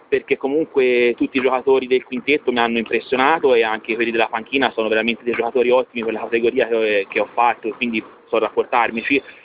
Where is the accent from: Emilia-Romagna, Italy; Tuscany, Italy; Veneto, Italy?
Tuscany, Italy; Siena; Da senese fa sicuramente effetto, nel senso che diciamo la squadra che ti veniva a sostenere da tifoso ora ti ci ritrovi